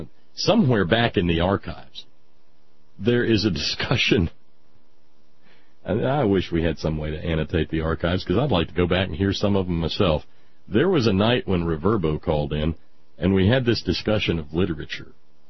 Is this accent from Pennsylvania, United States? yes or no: no; Alabama, United States; It was mandatory reading in ninth grade growing up in Alabama.